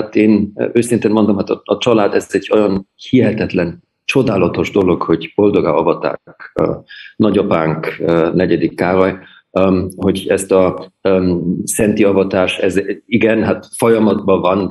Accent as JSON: {"language": "Hungarian", "town": "Pöcking", "region": "Bavaria", "country": "Germany", "tie": "born or raised there", "said": "mert hát Pökingben én az ottani helyi iskolában jártam, helyi barátok voltak"}